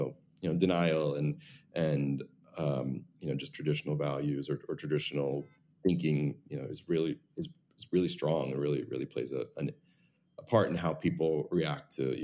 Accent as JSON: {"language": "English", "region": "New Jersey", "country": "United States", "tie": "born or raised there", "said": "So I grew up in New Jersey and I have one older brother who's exactly 3 years older than me."}